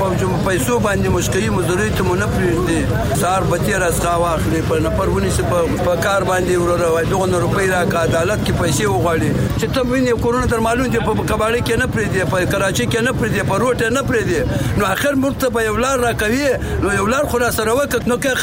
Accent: Afghanistan; موږ افغان یو، موږ مسلمان یو

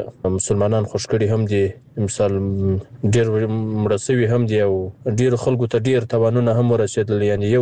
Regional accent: Farah, Afghanistan; زه چې خپله د فراه ولایت یم، د بکوا ولسوالۍ.

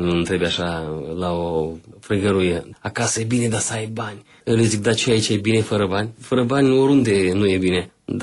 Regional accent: Florești, Florești District, Moldova; Sunt din Florești și am avut un caz când un român s-a dat drept floreștean.

